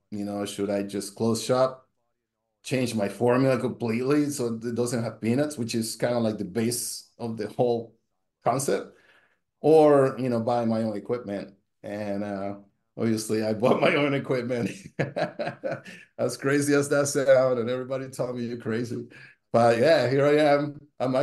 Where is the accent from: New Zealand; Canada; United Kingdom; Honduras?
Honduras; now in United States; And I'm from Honduras. We never heard about peanut allergens back when I was home.